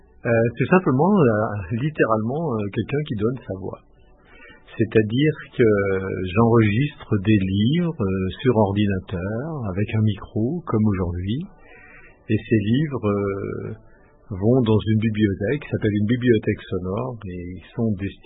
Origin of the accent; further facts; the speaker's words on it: Grenoble, Auvergne-Rhône-Alpes, France; now in Haute-Savoie, France; même si j'habite en Haute-Savoie, je suis grenoblois